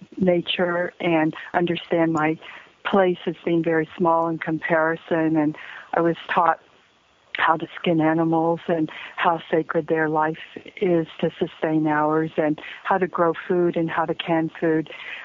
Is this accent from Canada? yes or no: no; Oklahoma, United States; born there; I was born in Oklahoma, and my grandmother was a Choctaw tribal member, an original enrollee